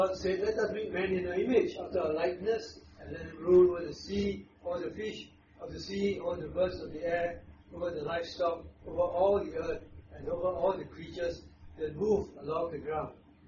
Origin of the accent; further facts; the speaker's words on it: Malaysia; When I'm from Malaysia, I wish to, as a boy, run into the jungle